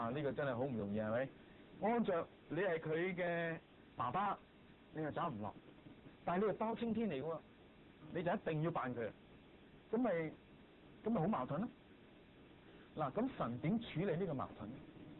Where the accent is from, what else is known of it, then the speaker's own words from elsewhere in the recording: China; 我们中国人人生七十古来稀